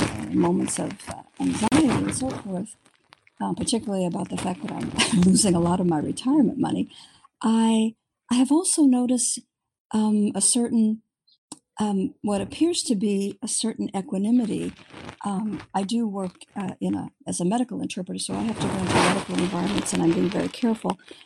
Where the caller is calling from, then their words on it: San Diego, California, United States; I'm calling from San Diego.